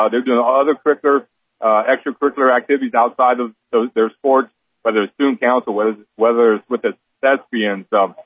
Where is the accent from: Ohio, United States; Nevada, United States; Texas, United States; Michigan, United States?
Ohio, United States; Waynesfield; Well, I've always been a All-Glades County boy. I grew up in Waynesfield.